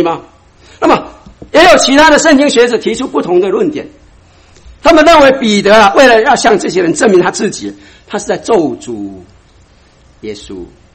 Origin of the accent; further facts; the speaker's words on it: Taiwan; accent: Taiwanese; 显然的就像我一样，有个台湾口音，一听就知道我是台湾来的。